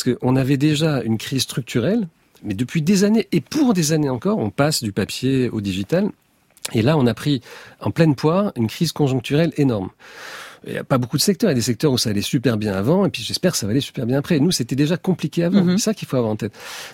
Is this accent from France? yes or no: yes; Île-de-France, France; parce que j'ai grandi dans les Yvelines